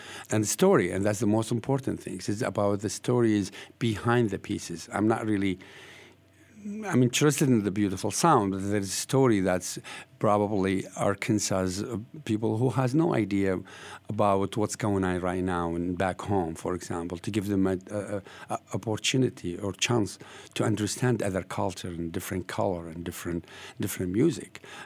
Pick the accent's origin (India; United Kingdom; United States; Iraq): Iraq; the santur player from Iran, and I'm from Iraq, and that's what the Axis of Evil, right?